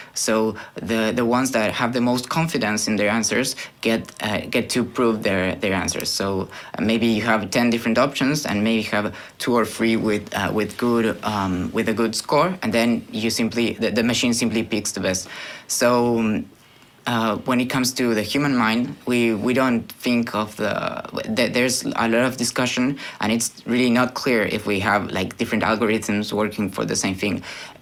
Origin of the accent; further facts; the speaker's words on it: Bariloche, Río Negro, Argentina; English is a second language; now in Buenos Aires, Argentina; I'm from Argentina as well. We are both from Bariloche, but we've been living in Buenos Aires for 7 years in my case